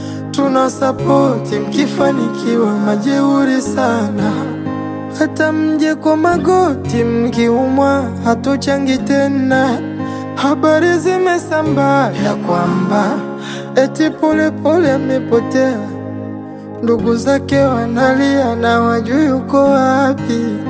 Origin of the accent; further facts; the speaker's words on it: Tanzania; born there; kwetu Tanzania, Tanzania. Nimezaliwa hapa mimi Tanzania.